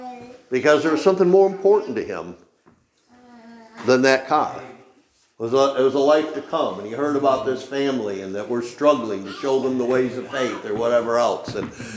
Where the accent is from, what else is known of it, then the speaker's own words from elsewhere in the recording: Machias, Maine, United States; Again, I grew up on Route 16 in Machias.